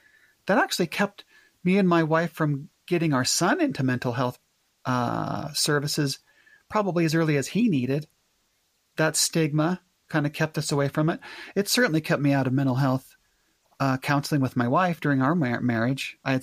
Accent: Utah, United States; I was raised in Cache Valley in the 80s. I graduated from Mountain Crest High School in 1987.

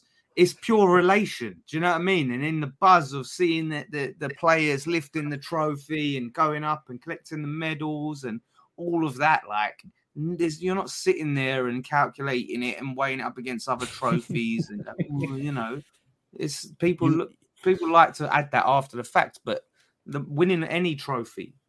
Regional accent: Stratford, London, United Kingdom; growing up in East London, growing up around that Stratford area

